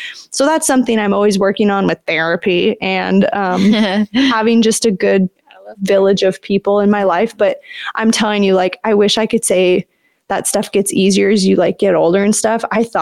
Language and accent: English; Oregon, United States; So I'm from Oregon. My whole family lives on the West Coast.